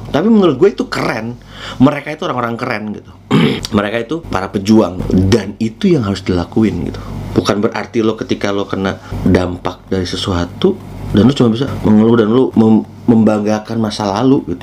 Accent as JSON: {"language": "Indonesian", "town": "Bandung", "region": "West Java", "country": "Indonesia", "tie": "born or raised there", "said": "gue itu kan lahir tuh gue di Bandung dan besar di Bandung gitu gue. Jadi gue menghabiskan waktu masa kecil gue sampai gue beres kuliah dan pertama kali kerja juga gue di Bandung juga gitu."}